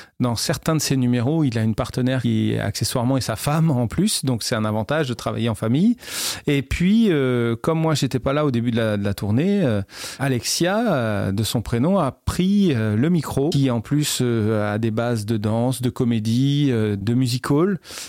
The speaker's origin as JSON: {"language": "French", "region": "Centre-Val de Loire", "country": "France", "said": "moi je suis originaire de la région centre, la Touraine, le Berry, toutes ces régions centrales."}